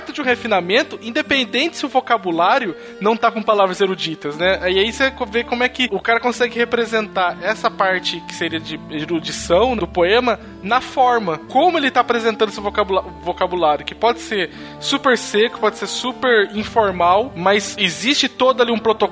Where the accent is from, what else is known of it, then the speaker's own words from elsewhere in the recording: São Paulo, Brazil; Eu tô falando isso porque eu com o Du somos de cidade interior